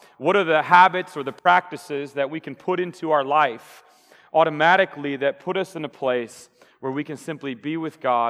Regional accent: Omaha, Nebraska, United States; also born or lived in Wisconsin / St. Louis; I hail all the way from Omaha, Nebraska, to come and guest preach for you today. I grew up here in Omaha in middle and high school, and went to college in Wisconsin and seminary in St. Louis.

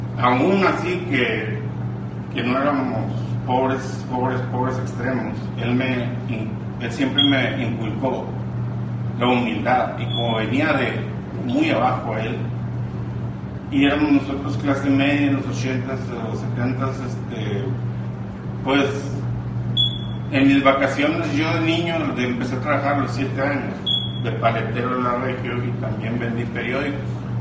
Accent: Hermosillo, Sonora, Mexico; Soy empresario de Sonora, México, Hermosillo. No nací rico ni millonario. Mi padre nació en Caborca y vivió el sueldo de un policía.

